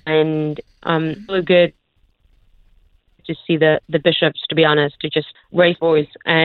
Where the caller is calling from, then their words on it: Argentina; I must say I'm calling in from Argentina, so the connection might be a little bit odd.